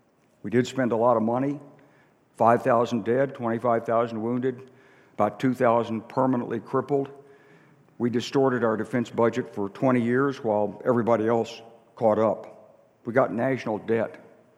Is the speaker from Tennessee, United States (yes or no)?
no; Little Rock, Arkansas, United States; Everybody's there, a bunch of classmates, people from my hometown of Little Rock, Arkansas.